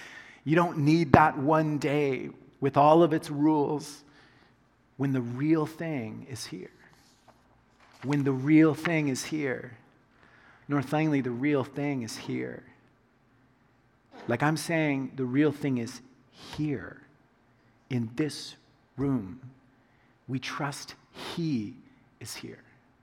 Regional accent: Oklahoma, United States; So growing up in the South, where we had lots of hot days, like kind of the, you know, last week type of weather. And so in Oklahoma, like I remember driving down the road

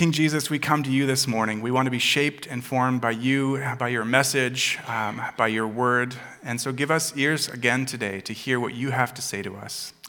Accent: Germany; now in Canada; I'm not Canadian, I'm German. So, I am an exile. I'm living outside of my home country.

